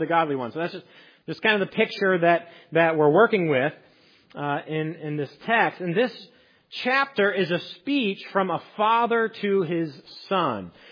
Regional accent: Iowa, United States; Now, listen, I'm from Iowa. I'm not ready for this stuff.

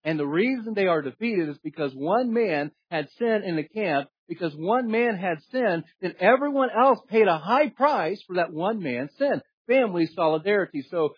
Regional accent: United States; born there; The reason I was born in America is because of what he had done.

